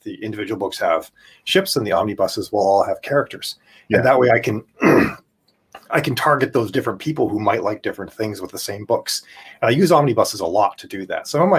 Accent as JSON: {"language": "English", "country": "Canada", "said": "I'm Canadian."}